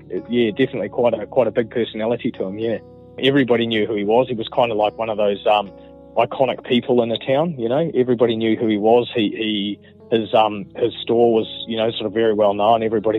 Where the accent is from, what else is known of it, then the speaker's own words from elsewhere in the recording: Paeroa, Waikato, New Zealand; I was born and raised here, so I sort of grew up in Paidoa here, but I moved away after high school